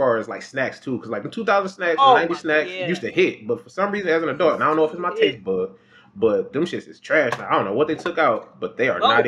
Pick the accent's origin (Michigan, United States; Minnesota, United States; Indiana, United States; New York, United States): Michigan, United States; Detroit; But see, growing up in Detroit, I stopped at a certain point